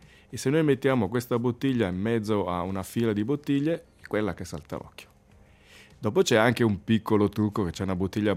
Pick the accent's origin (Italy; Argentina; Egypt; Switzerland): Switzerland; Ticino; Siamo ticinesi, siamo in quattro, facciamo il vino.